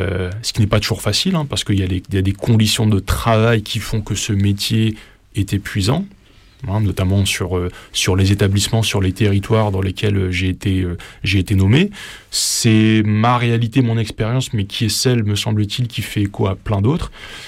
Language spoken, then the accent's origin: French; the north of France, France; je viens du nord de la France, je suis né là-bas, j'ai grandi là-bas